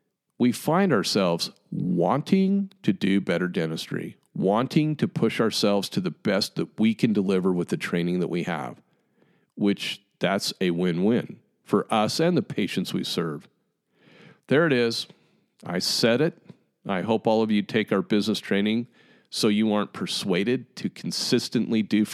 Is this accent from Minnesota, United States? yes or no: no; Utah, United States; maybe it's just because I'm from Utah. But man, here in Utah, I hear people pronounce the word good